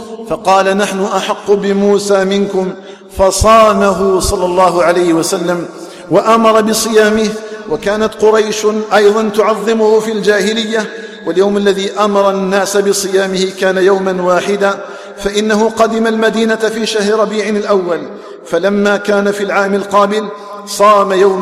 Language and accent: Arabic; Algeria; اللهم اجعل بلدنا الجزائر آمنا مطمئنا وسائر بلاد